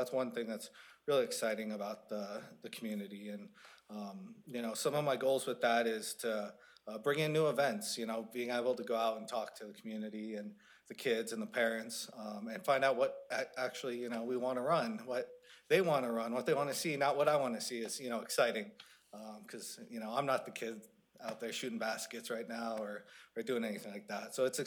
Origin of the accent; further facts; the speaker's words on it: Arizona, United States; also born or lived in Dallas, Oregon; You know, I grew up in Arizona, but I started playing sports here in Oregon, just outside of Salem, Dallas.